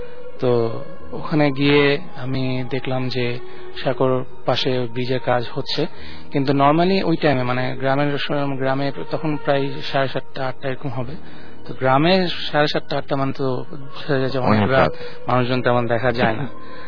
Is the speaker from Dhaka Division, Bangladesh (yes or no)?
no; Daudkandi, Chittagong Division, Bangladesh; এই ঘটনাটা আমার ছোটবেলার ঘটনা, সেটা আমার গ্রামের বাড়িতে হয়েছে, কুমিল্লার দাউদকান্দি। আমাদের গ্রামের বাড়িটার নাম হলো চ্যাঙ্গাকান্দি।